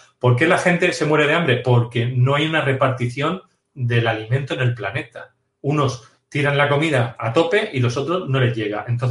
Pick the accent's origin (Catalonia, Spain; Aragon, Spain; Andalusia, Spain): Catalonia, Spain; Hemos ido como prensa de televisión, de hecho, de Madrid, cuando yo soy catalán, para que lo entiendas.